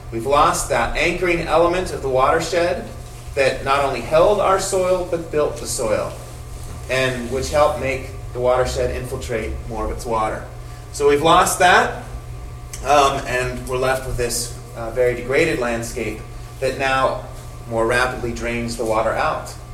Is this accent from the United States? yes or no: yes; Arizona, United States; when people heard that I was from Arizona and interested in water issues